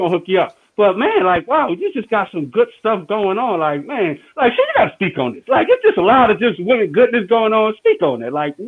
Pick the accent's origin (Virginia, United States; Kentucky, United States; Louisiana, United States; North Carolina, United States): Louisiana, United States; New Orleans; You know, so one thing, like, you know, I'm from New Orleans. And one thing that's unique from New Orleans is, if you're from New Orleans, you won't be successful in New Orleans.